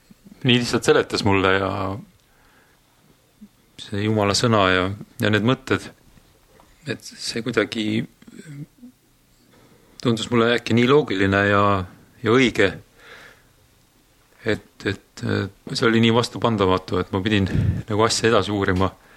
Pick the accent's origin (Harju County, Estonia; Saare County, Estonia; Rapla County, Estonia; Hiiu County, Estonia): Rapla County, Estonia; Kehtna; Olen pärit Raplamalt Kehtnast